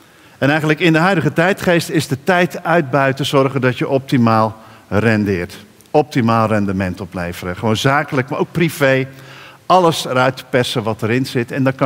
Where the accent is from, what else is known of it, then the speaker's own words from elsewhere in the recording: Bible Belt, Netherlands; Wij komen uit de Bijbelbelt. Het vreugdeloze, niks mogen en hunkeren tot de winkels weer een keer opengaan.